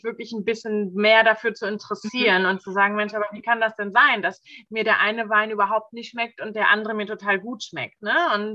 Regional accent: Hameln, Lower Saxony, Germany; Ich komme aus Hameln im Norden Deutschlands. Keine Weinregion, keine Winzer um uns herum überall, keine Winzerfamilie.

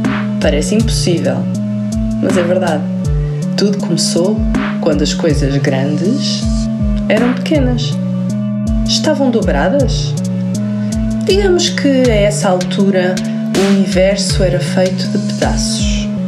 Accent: Portugal; Sou autora e ilustradora de livros para a infância. Sou portuguesa

